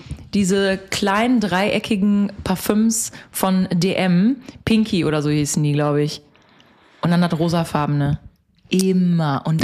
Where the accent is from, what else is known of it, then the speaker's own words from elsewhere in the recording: Bocholt, North Rhine-Westphalia, Germany; auch wenn ich nochmal so hier in der Stadt bin oder bei uns zu Hause in Bocholt, das ist der letzte Laden.